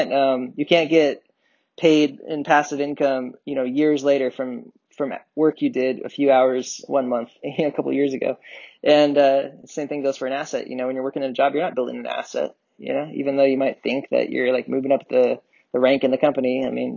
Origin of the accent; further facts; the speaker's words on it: Seattle, Washington, United States; also born or lived in Idaho / Los Angeles; I grew up in Seattle, went to Idaho, and in my high school years, went down to Los Angeles for my college years.